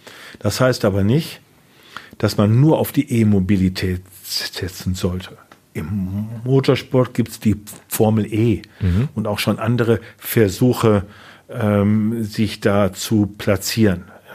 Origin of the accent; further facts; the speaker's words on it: Rhineland-Palatinate, Germany; Ich bin am Nürburgring groß geworden.